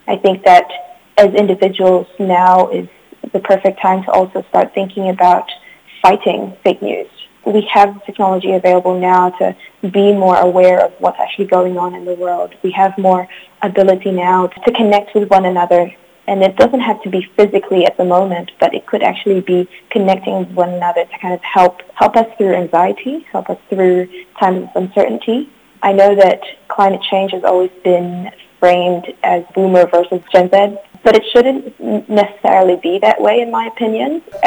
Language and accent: English; Philippines; now in New Zealand; So as I mentioned before, I'm also from the Philippines.